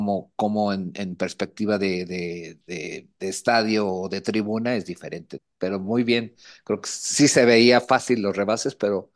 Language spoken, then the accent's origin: Spanish; Mexico; somos mexicanos y nos gusta mucho